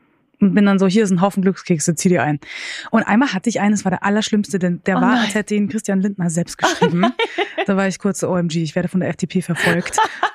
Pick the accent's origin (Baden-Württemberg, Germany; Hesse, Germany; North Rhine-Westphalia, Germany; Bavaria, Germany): Bavaria, Germany; Munich; aber ich bin ja auch aus München. Da ist man ja schnell überall.